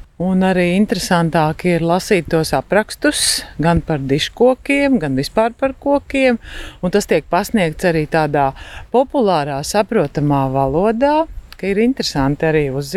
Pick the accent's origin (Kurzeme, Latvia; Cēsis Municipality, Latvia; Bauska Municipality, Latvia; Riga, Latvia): Riga, Latvia; Mēs esam no Rīgas.